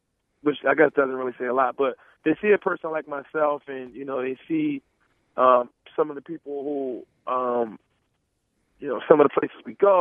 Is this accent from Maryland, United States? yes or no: yes; Baltimore, Maryland, United States; Well, as a child growing up in East Baltimore, there was numerous locations around my own neighborhood where you could get a gun from.